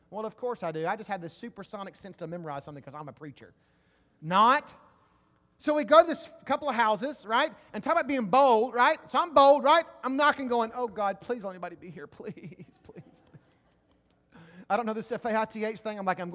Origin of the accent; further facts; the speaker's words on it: Mississippi, United States; now in Baton Rouge, United States; I'm from Mississippi. I've lived in Baton Rouge for maybe 2 years. I don't know anything about Louisiana.